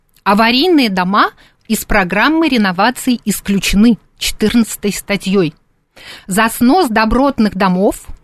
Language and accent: Russian; Moscow, Russia; А я, как коренная москвичка